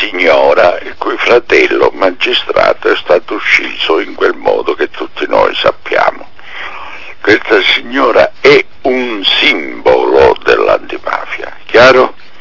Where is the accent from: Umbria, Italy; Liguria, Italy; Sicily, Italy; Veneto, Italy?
Sicily, Italy; io sono un siciliano ormai di complemento, non in servizio permanente effettivo.